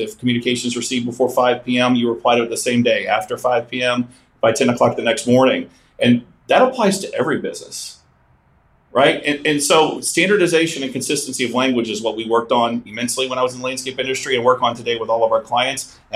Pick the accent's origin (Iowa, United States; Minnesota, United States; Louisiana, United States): Louisiana, United States; New Orleans; that was probably a life lesson back to growing up in New Orleans.